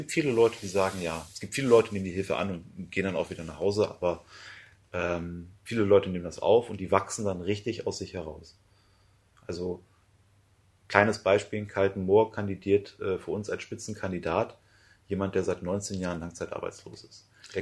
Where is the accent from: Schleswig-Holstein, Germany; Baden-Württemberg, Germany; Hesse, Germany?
Schleswig-Holstein, Germany; born there; moved away as an adult; now in Lower Saxony, Germany; ich bin 34 Jahre alt, ich bin gebürtiger Schleswig-Holsteiner, bin hier Wahlniedersachse für mein Studium hergezogen.